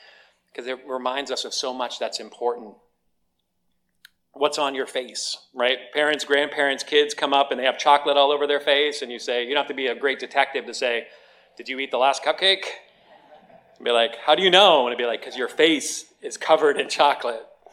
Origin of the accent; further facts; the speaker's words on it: Scotland, United Kingdom; me being a Scottish person, or, you know, from Scottish descent